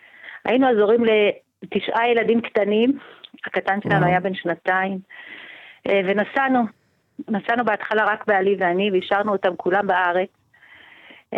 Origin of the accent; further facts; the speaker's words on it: Safed, Northern District, Israel; now in Golan Heights, Israel; גדלתי בצפת, גדלתי בשליחות, הייתי בת של אבי נשלח, עליו השלום נשלח על ידי הרבי מלובביץ' לבנות קהילה חבדית בצפת, ואנחנו המשכנו את השליחות, והיום ברמת הגולן, ברוך השם.